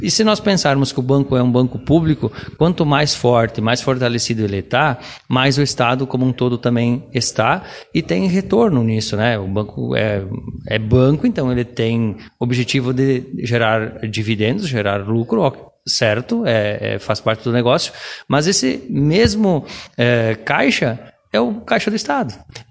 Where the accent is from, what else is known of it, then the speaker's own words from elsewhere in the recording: Rondinha, Rio Grande do Sul, Brazil; Eu sou natural da cidade de Rondinha, nasci no interior, me criei lá